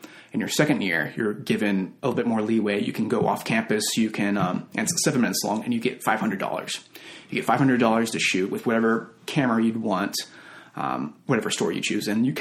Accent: Houston, Texas, United States; moved away as an adult; also born or lived in North Carolina; now in Sherman Oaks, United States; Houston, Texas for 18 years. I went out to school in North Carolina at the University of North Carolina School of the Arts for film school.

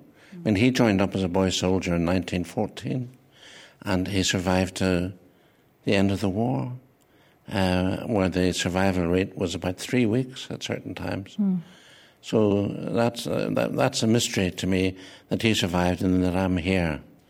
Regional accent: Northern Ireland, United Kingdom; born there; But I was born on Ireland, on an island called Ireland, and I'm Irish, so I'm both those things. I'm both British and Irish

